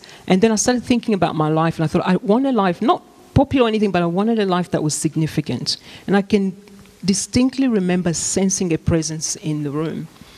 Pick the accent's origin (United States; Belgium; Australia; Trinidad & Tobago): Australia; Queensland; Well, I think Queensland and where we were from